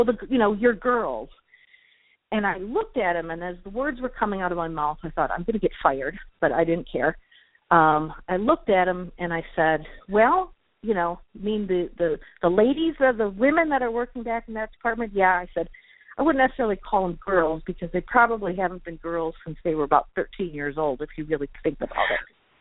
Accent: Midwest, United States; moved away; because I live in South Louisiana, but I'm not from here. So we've lived here for 13 years, and I moved here from the Midwest.

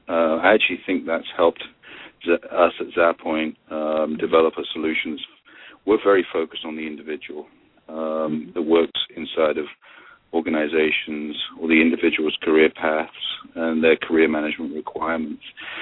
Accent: United Kingdom; But if you're a solicitor, a lawyer in this country, as you can hear, I'm a Brit

